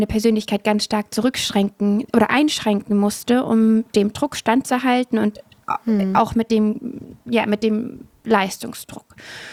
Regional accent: Southern Germany, Germany; Ich komme aber aus Süddeutschland, also ich bin nicht am Meer aufgewachsen. Ich bin an einem See aufgewachsen

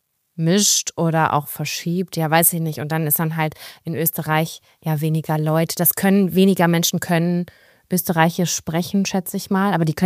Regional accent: Germany; Für uns als Deutsche hört sich das wahrscheinlich alles gleich

